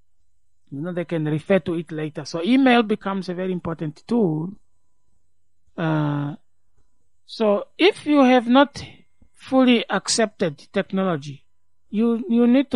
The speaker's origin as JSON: {"language": "English", "town": "Livingstone", "region": "Southern Province", "country": "Zambia", "tie": "born or raised there", "said": "when I grew up in Livingston, in the street where we were, people spoke Tonga. And no, it was not Tonga. Sorry, it was Vemba."}